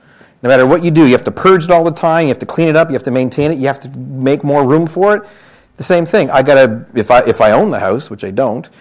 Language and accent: English; Canada; now in United States; In case you can't tell from my accent, I'm Canadian, not American, Canadian. And I moved from Canada to the States